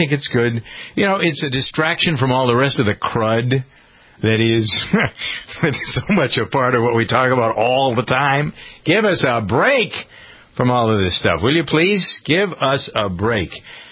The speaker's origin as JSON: {"language": "English", "town": "Boston", "region": "Massachusetts", "country": "United States", "said": "I'm a Bostonian. The broadcast that I do originates on my farm, which is in Framingham outside of Boston. And so there's an obvious connection here. I've lived in this area all my life."}